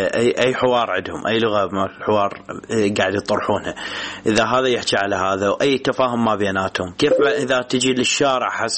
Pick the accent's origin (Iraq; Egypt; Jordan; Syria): Iraq; إحنا كمجتمع عراقي